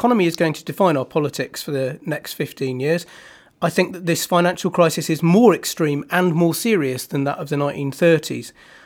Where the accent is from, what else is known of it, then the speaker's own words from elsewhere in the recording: Northern England, United Kingdom; I mean, as a Northerner, I'm a bit sceptical of that.